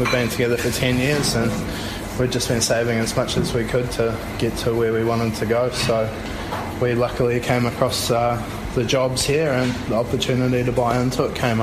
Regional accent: West Coast, New Zealand; also born or lived in Wellington / Australia; I was born on the West, born and grew up on the west coast of the South Island, and then worked at the Intercontinental Hotel in Wellington

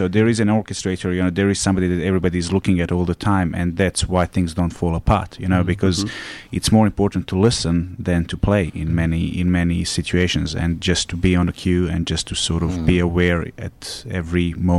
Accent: Belgrade, Serbia; now in New Zealand; I grew up in Belgrade in Serbia.

